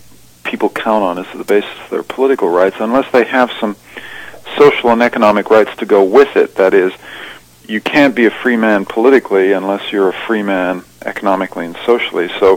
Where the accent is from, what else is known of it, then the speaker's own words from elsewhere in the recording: Canada; also born or lived in England; I'm a Canadian, and I've spent a lot of time in England